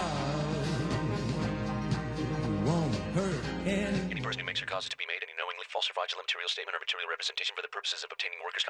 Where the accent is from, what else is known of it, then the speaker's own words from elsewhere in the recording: Canada; by the way, I'm Canadian